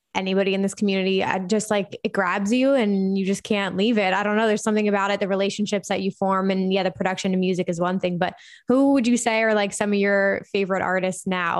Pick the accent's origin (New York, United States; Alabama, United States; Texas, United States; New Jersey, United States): New Jersey, United States; Cause I'm from New Jersey.